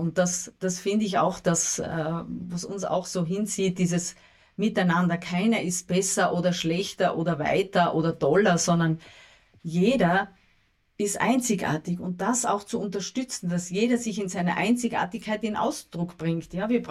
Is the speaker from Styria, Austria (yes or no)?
yes; Graz, Styria, Austria; Ich bin ja ursprünglich aus der Steiermark und bin in Graz aufgewachsen, in einer Stadt, zwar nicht großen, aber doch in einer Stadt.